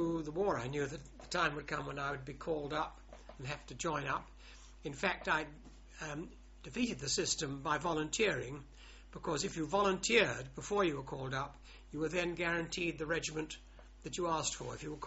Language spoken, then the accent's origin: English; Colchester, East of England, United Kingdom; born there; I was born in Colchester because my mother's home was in Dedham in Essex, not far from Colchester.